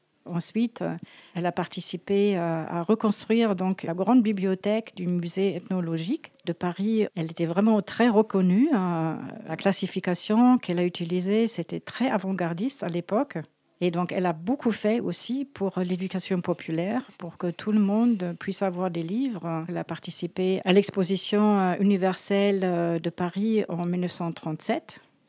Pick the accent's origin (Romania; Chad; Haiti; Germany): Germany; now in France; j'habite au Galan. Je suis d'origine allemande, ça veut dire donc je suis née et j'ai grandi en Allemagne. Mais je suis en France depuis très longtemps. Et donc, j'ai aussi la nationalité française.